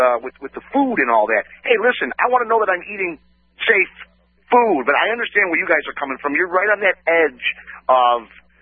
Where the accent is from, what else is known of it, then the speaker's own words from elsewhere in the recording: United States; but I am so American.